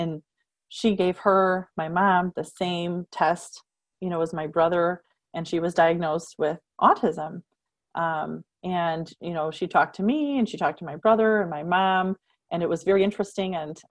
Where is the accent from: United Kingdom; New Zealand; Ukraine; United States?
United States; Illinois; I was born and raised in Illinois and went to good schools and had a good upbringing